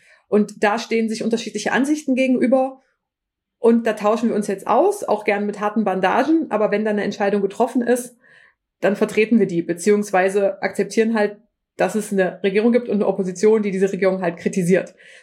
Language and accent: German; Merseburg, Saxony-Anhalt, Germany; born there; Also Merseburg zum Beispiel, wo ich geboren bin